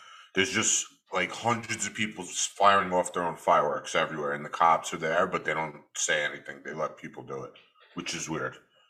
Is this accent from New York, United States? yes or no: yes; Brooklyn, New York, United States; when I was a kid growing up in Brooklyn, there was stores everywhere and you could buy fireworks and weapons.